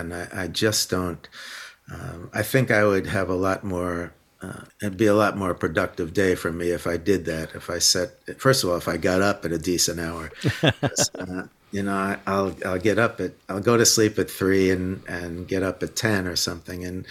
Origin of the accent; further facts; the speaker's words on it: New York City, New York, United States; born there; also born or lived in Boston; in college we moved up to Boston because we were even though I was born in New York City, we were all intimidated by trying to make it with a band there.